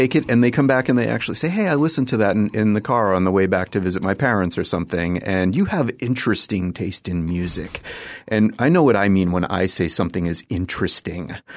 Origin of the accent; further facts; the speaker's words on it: Massachusetts, United States; I grew up in Massachusetts, just outside of Boston. And that's where my dad's from. My mom's from Brooklyn originally.